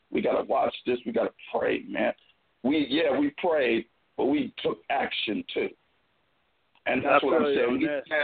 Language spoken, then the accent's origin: English; San Francisco, California, United States; I'm from San Francisco, California.